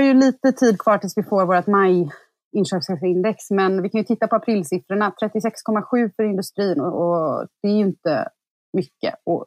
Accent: Sweden; Så jag tror, som svensk kanske man har lite fördel av att vara van vid att titta på de svenska siffrorna

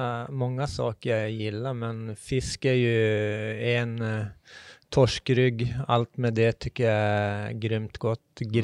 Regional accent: Kalix, Norrbotten County, Sweden; also born or lived in Kiruna / Pajala / Boden; Jag är född i Kalix. Sen har jag bott i Kiruna, Pajala, tillbaks till Kiruna och sen Boden. Så det är Norrbotten brukar jag säga.

